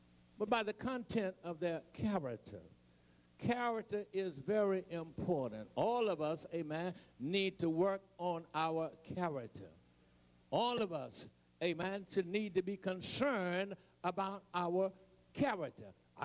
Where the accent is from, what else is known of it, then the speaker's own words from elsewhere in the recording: United States; accent: Eastern; And somebody says that I have a what is called a Eastern accent. I sound like I'm from Maryland.